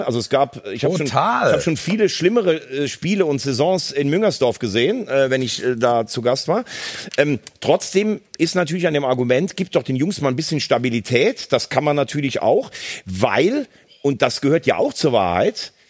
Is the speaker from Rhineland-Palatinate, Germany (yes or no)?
yes; Rhineland-Palatinate, Germany; ich bin ja Rheinland-Pfälzer, deshalb mag ich ja Mainz, also gebürtige Rheinland-Pfälzer